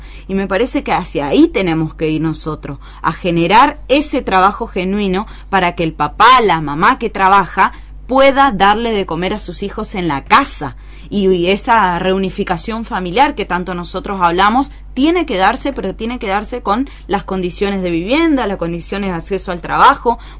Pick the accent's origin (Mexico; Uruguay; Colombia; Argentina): Argentina; Paso de los Libres, Corrientes; yo me fui de Paso de los Libres a estudiar a Corrientes porque en ese momento aquí no teníamos oportunidades.